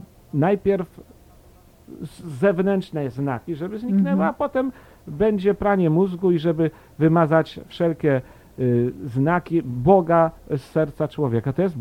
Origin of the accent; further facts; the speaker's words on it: southern Poland, Poland; gdzie się urodziłem, w południowej Polsce, w niewielkiej miejscowości. Tam się wychowałem, potem poszedłem do redemptorystów.